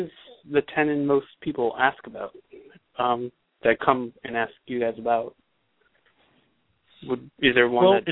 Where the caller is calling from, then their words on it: Florida, United States; I'm from Florida.